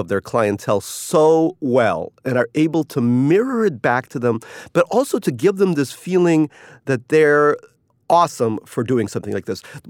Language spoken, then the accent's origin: English; Queens, New York, United States; You know, I grew up in Queens, and being a spicy meatball, I thought was funny.